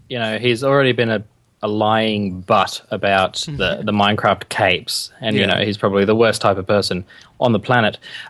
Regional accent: England, United Kingdom; now in Adelaide, Australia; You do know that I'm English as well, don't you?

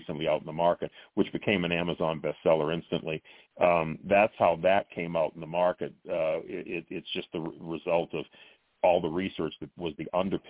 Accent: Boston, Massachusetts, United States; She comes from my hometown of Boston.

